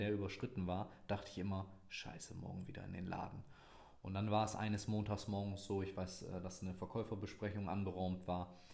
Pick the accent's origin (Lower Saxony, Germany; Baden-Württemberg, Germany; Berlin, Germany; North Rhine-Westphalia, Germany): Lower Saxony, Germany; Oldenburg; Ich komme aus Oldenburg